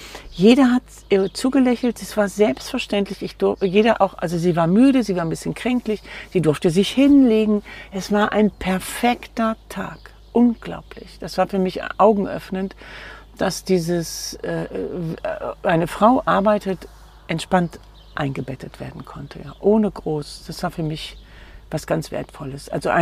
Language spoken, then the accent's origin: German; Germany; Ich komme aus dem Westen.